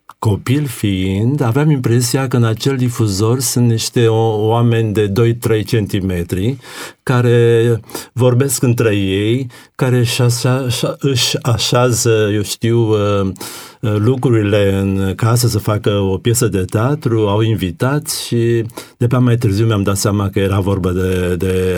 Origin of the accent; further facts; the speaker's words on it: Vișoara, Constanța County, Romania; eu m-am născut în Vișoara, lângă Cobadin, la 40 de kilometri de țărmul mării